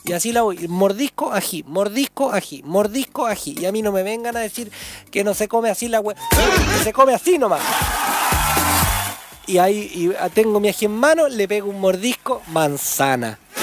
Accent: Chile; Yo soy chileno, a mí me gusta chileno.

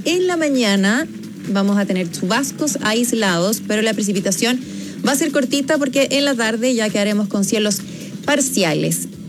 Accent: Calera de Tango, Santiago Metropolitan Region, Chile; mi querida comuna, nacida y criada en Calera de Tango

